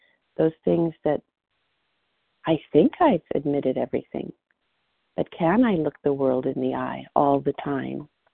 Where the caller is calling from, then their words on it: Monterey, California, United States; gratefully recovered here in Monterey, California